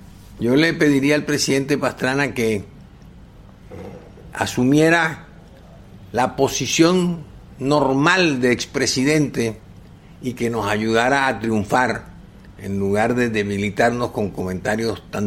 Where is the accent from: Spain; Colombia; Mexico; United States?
Colombia; Pero yo aspiro y espero como colombiano